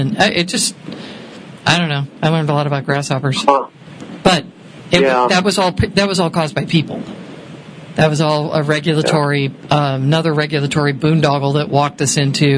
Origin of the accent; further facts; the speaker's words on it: Connecticut, United States; it looked like the snowstorms where I grew up in Connecticut.